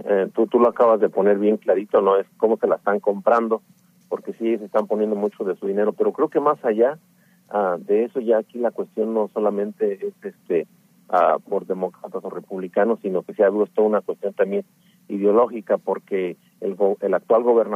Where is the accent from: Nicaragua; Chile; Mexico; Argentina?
Mexico; moved away; Para nosotros, como mexicanos viviendo en el exterior, creo que es una voz súper importante